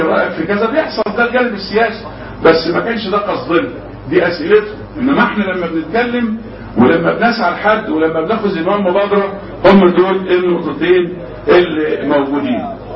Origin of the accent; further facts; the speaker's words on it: Egypt; احنا بالنسبة لنا كمصريين